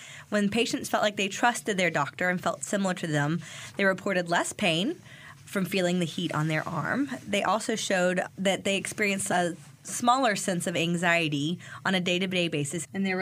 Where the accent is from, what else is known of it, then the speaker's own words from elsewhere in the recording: Burlington, North Carolina, United States; patients that are from Burlington, North Carolina, which is where I grew up. And when I disclose that I'm from Burlington